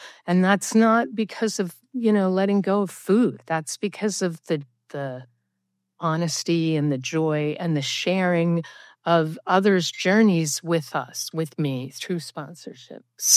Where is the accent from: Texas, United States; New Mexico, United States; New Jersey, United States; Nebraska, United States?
New Jersey, United States; from New Jersey.